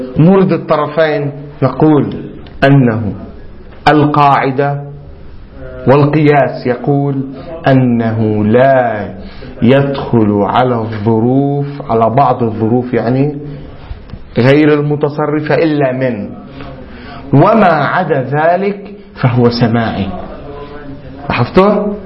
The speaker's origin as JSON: {"language": "Arabic", "country": "Lebanon", "said": "عندنا في لبنان من يقول إلى أين دائما"}